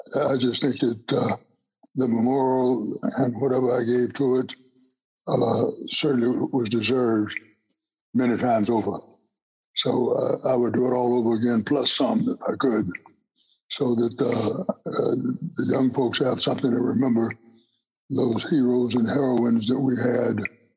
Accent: Laurel, Mississippi, United States; I need to go back to my hometown of Laurel, Mississippi, which I give great credit for giving me a good jump start, starting with my parents.

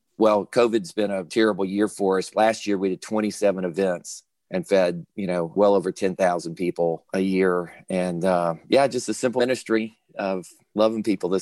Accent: Texas, United States; Well, I'm a Texan, and I think it's just in our blood to smoke meat.

